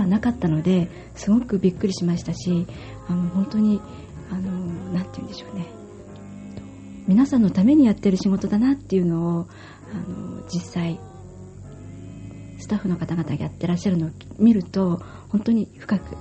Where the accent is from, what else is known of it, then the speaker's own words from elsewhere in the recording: Miyako, Iwate, Japan; now in Morioka, Japan; 出身は沿岸の宮古市なんですけれども、宮古第一中学校を終わりまして、そこから、県立の商業高校で卒業して